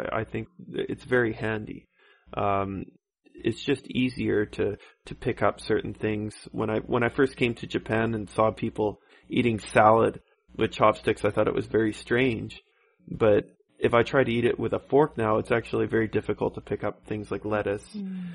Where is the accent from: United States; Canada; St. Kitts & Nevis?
Canada; When growing up in Canada, I always took my shoes off coming inside anyways.